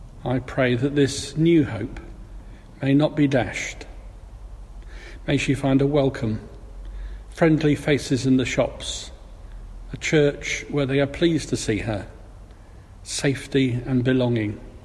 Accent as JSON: {"language": "English", "town": "Bristol", "region": "South West England", "country": "United Kingdom", "tie": "born or raised there", "said": "Edward Colston in my hometown of Bristol"}